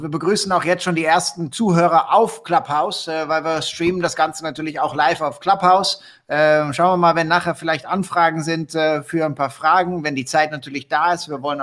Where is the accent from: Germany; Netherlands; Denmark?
Netherlands; Ich bin ja Holländer oben drauf.